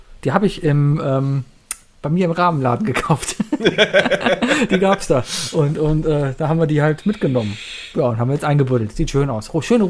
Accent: Cologne, North Rhine-Westphalia, Germany; Aber kann mir als Kölner egal sein.

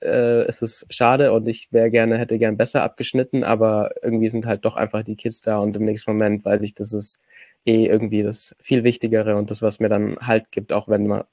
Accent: Bavaria, Germany; also ich komme aus dem Allgäu

